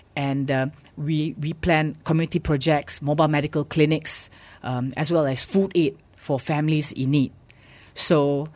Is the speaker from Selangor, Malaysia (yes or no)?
no; Kuala Lumpur, Malaysia; now in Kuching, Malaysia; since I'm from Kuala Lumpur, as soon as I finished my housemanship, I would return back immediately.